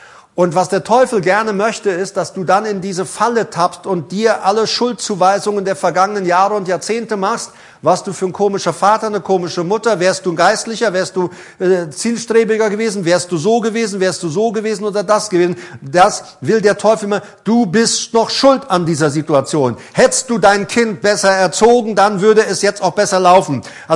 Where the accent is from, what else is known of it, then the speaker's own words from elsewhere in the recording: Paraguay; Ich meine, ich komme ja nun mal aus Paraguay, Südamerika.